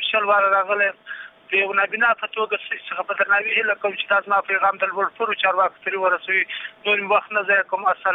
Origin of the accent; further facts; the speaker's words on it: Kandahar, Afghanistan; زه د کندهار ولایت یو تن